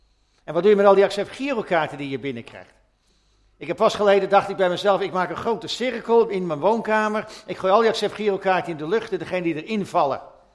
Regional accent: Netherlands; want wij zijn Nederlanders

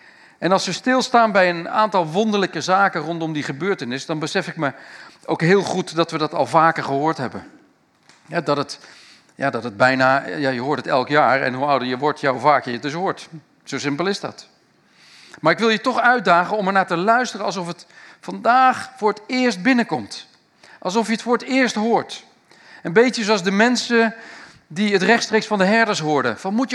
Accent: Ochten, Gelderland, Netherlands; Ik kom uit Ochten, het was nog erger dan Ochten.

